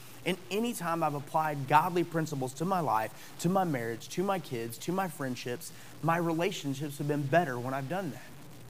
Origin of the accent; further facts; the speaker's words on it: Godfrey, Illinois, United States; also born or lived in Alton; I grew up over here on the Illinois side of the river in Godfrey and Alton